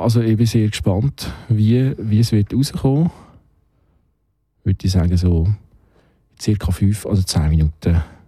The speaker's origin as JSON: {"language": "German", "region": "Solothurn", "country": "Switzerland", "said": "wir kommen beide aus dem Kanton Solothurn."}